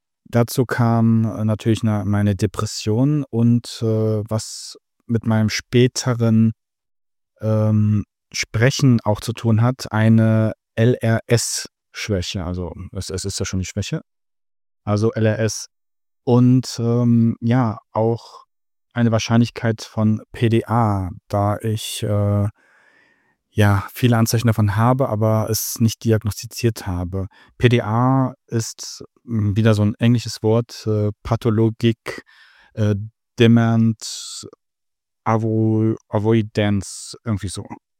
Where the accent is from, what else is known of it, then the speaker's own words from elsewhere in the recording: Düsseldorf, North Rhine-Westphalia, Germany; born there; now in Vogelsbergkreis, Germany; Ich bin gebürtig aus Düsseldorf, lebe jetzt seit 5 Jahren etwa im Vogelsbergkreis, Nähe Fulda.